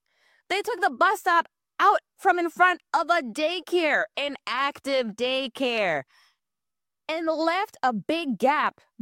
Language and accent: English; New York, United States; because you know I'm a New Yorker.